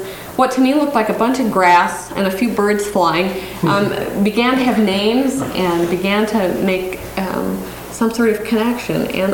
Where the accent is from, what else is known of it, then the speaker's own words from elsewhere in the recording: Montana, United States; The landscapes that I think shape and sort of nourish who we are, being born and raised in Montana.